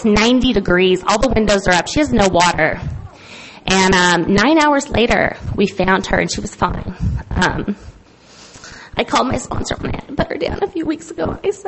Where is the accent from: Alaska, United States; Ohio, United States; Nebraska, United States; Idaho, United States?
Idaho, United States; I had never seen anything like, I'm from Idaho.